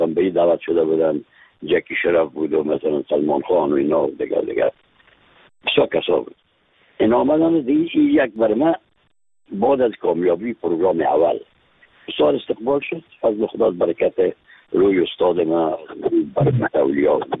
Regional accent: Afghanistan; از افغانستان هستیم

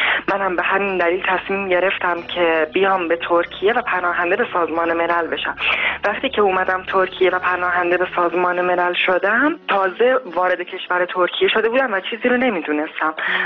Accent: Iran; moved away; تنها دلیل من که از ایران اومدم بیرون به خاطر اینکه آزار و اذیت از طرف مردم میشدم،

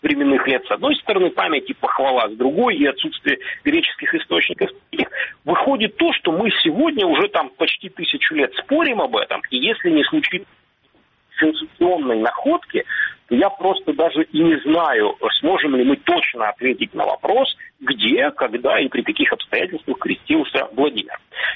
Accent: Crimea, Ukraine; И хотя я, как крымчанин, должен был отстаивать бы первую позицию

